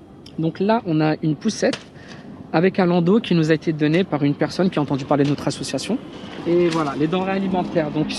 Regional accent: La Courneuve, Île-de-France, France; J'ai grandi à la Courneuve, donc à la cité des 4000.

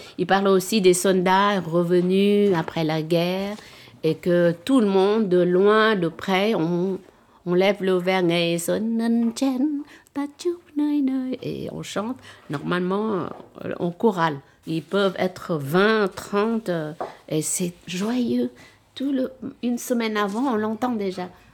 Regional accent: Saigon, Ho Chi Minh City, Vietnam; Je suis né à Saigon, dans le sud du Vietnam.

